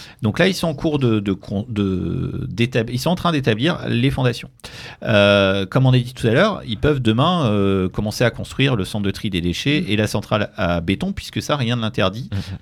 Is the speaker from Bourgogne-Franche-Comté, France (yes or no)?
yes; Beaune, Bourgogne-Franche-Comté, France; moi, je suis originaire de Beaune, et je vais de temps en temps par là-bas, du côté de Sérigny, à côté du vignoble Bourguignon